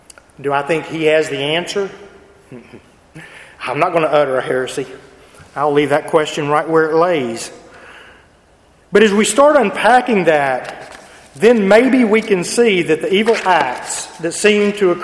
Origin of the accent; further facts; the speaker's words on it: Texas, United States; from the acts of a man last week in a small town in my home state of Texas.